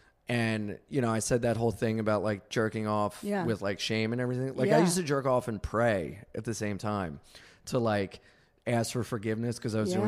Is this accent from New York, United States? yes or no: no; Delaware, United States; as we said, I'm from Delaware